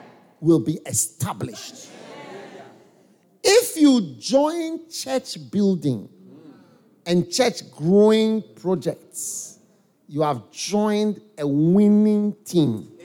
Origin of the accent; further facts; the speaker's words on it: Switzerland; I told them I'm from Switzerland. So oh yes, I told them you are talking to a Swiss man.